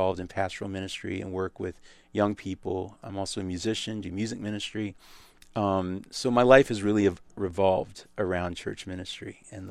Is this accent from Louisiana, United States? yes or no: yes; Louisiana, United States; I was from Louisiana. We became great friends in college. I graduated 2 years before she did. I went back home to teach Catholic high school.